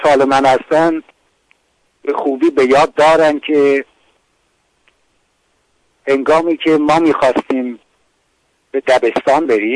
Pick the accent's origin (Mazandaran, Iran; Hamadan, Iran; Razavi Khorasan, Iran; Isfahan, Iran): Razavi Khorasan, Iran; Mashhad; اندازه خیابانهای آسفالتر رو در شهر خودم اندازه گرفتم که مشهد یکی از شهرهای بزرگ ایران